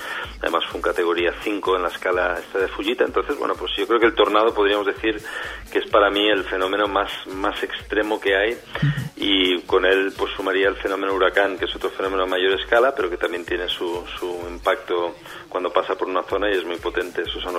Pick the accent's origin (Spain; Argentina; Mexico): Spain; Valencia, Valencian Community; yo voy a Valencia, soy de Valencia y mis raíces son ahí en Valencia.